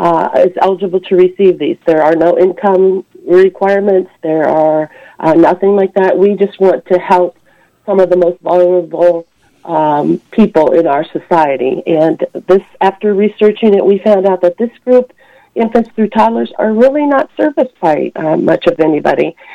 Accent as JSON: {"language": "English", "town": "Topeka", "region": "Kansas", "country": "United States", "said": "I am from Topeka, and there's a church here in Topeka that has one."}